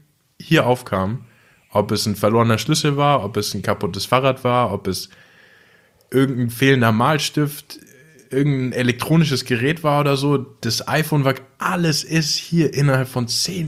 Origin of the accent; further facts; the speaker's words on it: Düsseldorf, North Rhine-Westphalia, Germany; ich komme aus Düsseldorf, bin da so ein bisschen außerhalb von der Innenstadt groß geworden und dann bin ich halt quasi so in Deutschland das erste Mal so umgezogen und dann halt direkt hierhin.